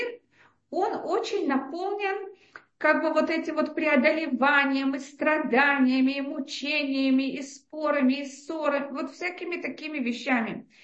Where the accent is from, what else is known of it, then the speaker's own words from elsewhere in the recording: Russia; мой муж из Америки, а я из России